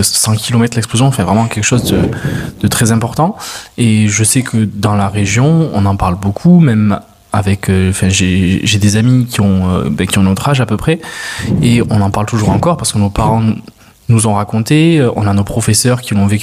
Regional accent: Occitanie, France; Moi, je viens de la région de Toulouse

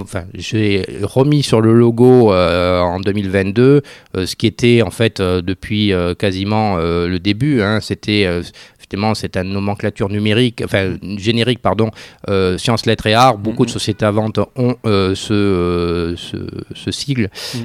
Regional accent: Mont-de-Marsan, Nouvelle-Aquitaine, France; je suis aussi originaire de Mont-de-Marsan, j'habite pas loin aussi

